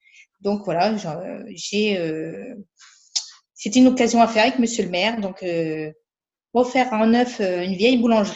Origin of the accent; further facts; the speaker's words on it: Bar-le-Duc, Grand Est, France; je me suis installée dans la Marne il y a trois ans. Je suis originaire de Bar-le-Duc